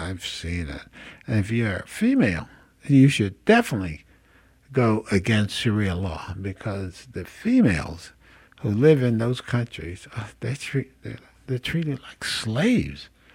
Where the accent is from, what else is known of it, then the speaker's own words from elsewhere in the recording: Mobile, Alabama, United States; born there; also born or lived in Paterson, New Jersey; so that's my old city, Paterson, New Jersey, even though I was born right here in Mobile.